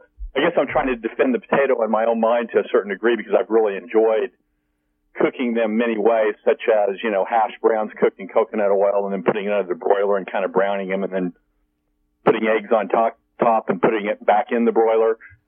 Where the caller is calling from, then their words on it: Missouri, United States; Missouri.